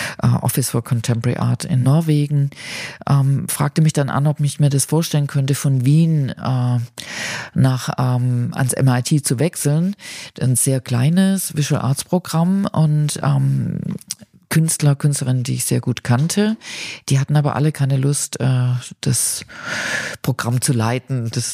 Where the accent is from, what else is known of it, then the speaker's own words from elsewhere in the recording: Stuttgart, Baden-Württemberg, Germany; Ich ging dann in meine Heimatstadt